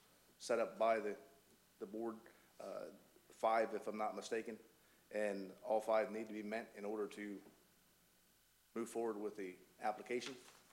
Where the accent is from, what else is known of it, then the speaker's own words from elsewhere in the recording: Delaware, United States; I've been born and raised in Sussex County for 51 years now.